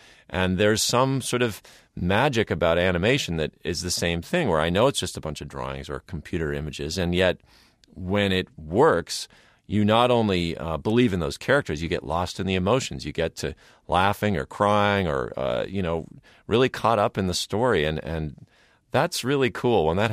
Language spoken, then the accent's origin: English; Minnesota, United States; I grew up in Minnesota where we didn't have a lot of exotic stuff